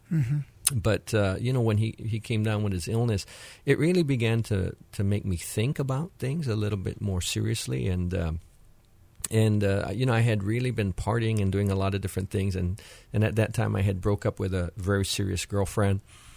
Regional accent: Wahiawa, Hawaii, United States; Just grew up in Wahiawa, regular local boy

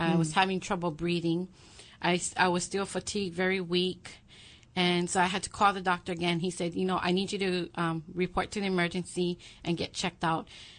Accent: Kalihi, Hawaii, United States; Okay. I was born and raised in the heart of Kalihi.

